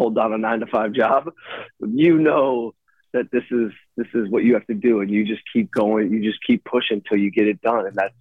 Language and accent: English; Detroit, Michigan, United States; shooting a movie in my hometown, because I'm from Detroit.